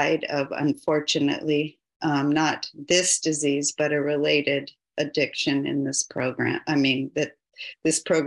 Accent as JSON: {"language": "English", "town": "Pacifica", "region": "California", "country": "United States", "tie": "born or raised there", "also_born_or_lived": "South San Francisco", "said": "So I'm the oldest of four children. I grew up in the Bay Area. I grew up in Pacifica and South San Francisco over on the other side."}